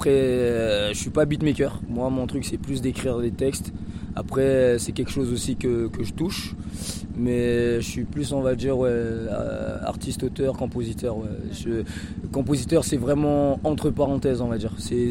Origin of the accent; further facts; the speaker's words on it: French Guiana; Je suis caraïbéen. Et en même temps, en fait, si vous voulez, je suis guyanais. Je viens de la Guyane, d'Amérique du Sud, 973.